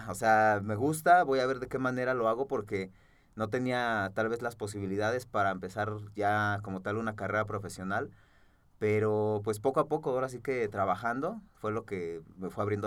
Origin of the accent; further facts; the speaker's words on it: State of Mexico, Mexico; Yo soy del Estado de México, nací en el Estado de México y hasta la fecha sigo viviendo en el lugar donde nací.